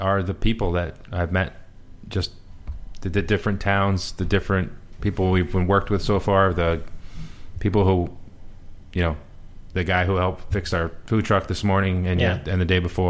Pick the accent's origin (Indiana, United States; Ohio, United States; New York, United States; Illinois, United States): New York, United States; now in Massachusetts, United States; where I grew up in New York, and now I lived in Massachusetts, sort of trained to not want to like California.